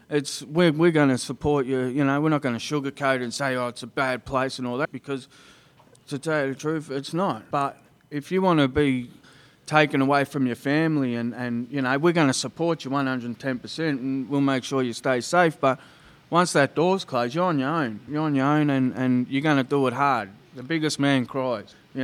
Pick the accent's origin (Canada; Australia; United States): Australia; Shepparton, Victoria; Like, I'm from Shepparton